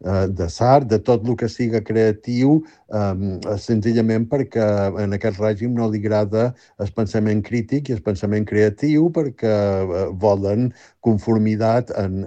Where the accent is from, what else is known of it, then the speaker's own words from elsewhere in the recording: Ibiza, Balearic Islands, Spain; quan saben que som d'Eivissa, doncs normalment no només la reconeixen, sinó que fan algun comentari